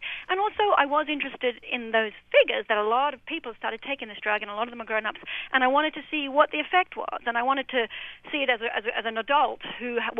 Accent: Australia; I'm actually Australian

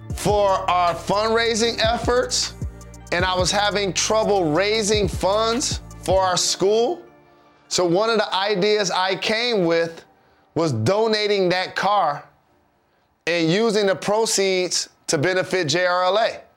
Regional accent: Detroit, Michigan, United States; I'm from the Motor City, dog. We love muscle cars and old school cars.

